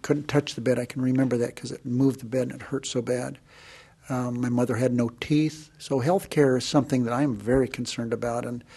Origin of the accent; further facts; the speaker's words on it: Searchlight, Nevada, United States; When I was growing up in Searchlight, I didn't realize that most of the people there were people who had no place else to go.